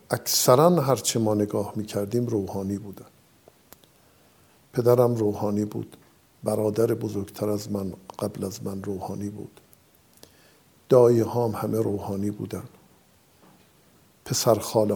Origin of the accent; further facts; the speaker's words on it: Qom, Iran; born there; در یک خانواده 100% روحانی متولد شدم در شهر قم. پدرم اهل یکی از روستاهای اطراف اردکان یزد بود